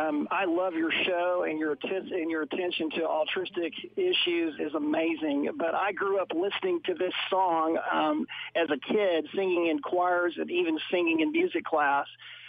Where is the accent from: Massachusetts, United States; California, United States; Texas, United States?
Texas, United States; I was raised in Texas, and I love this song.